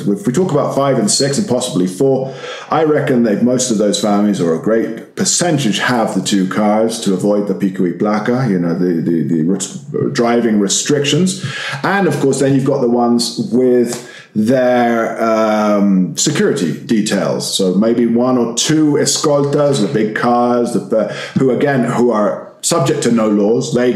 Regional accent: London, United Kingdom; Yeah, I'm a walker. I'm from London.

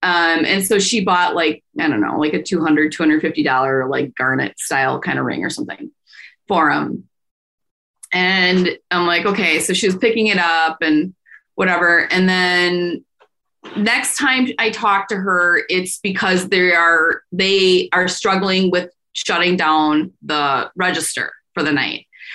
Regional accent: United States; I was still growing up in the Fox Valley that's not going to happen here.

